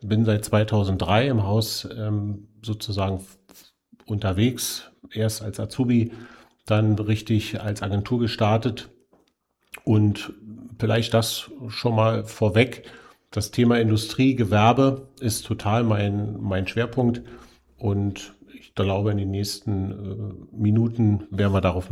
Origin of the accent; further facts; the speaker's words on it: Berlin, Germany; born there; Also ich bin 47 Jahre, bin gebürtiger Berliner, habe meine Generalagentur hier in Berlin